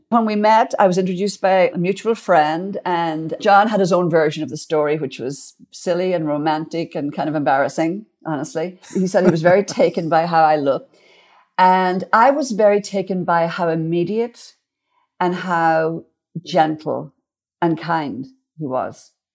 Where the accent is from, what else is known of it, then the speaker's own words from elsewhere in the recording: Ireland; It's the music that our parents listened to growing up in Ireland.